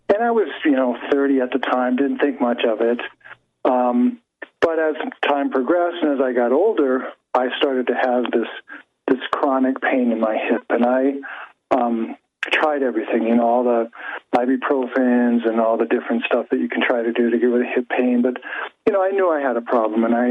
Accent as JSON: {"language": "English", "region": "North Dakota", "country": "United States", "also_born_or_lived": "Colorado", "said": "So, I was very active growing up, and I'm from North Dakota, and I played hockey, so I was kind of abused my hip a little bit, and then I moved out to Colorado and took up skiing"}